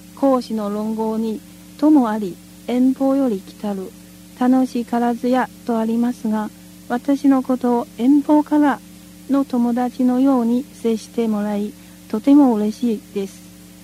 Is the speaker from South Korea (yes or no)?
no; Shenyang, Liaoning, China; Japanese is a second language; now in Dalian, China; 私は遼寧省の首都瀋陽市出身で37歳、6歳の息子が1人います。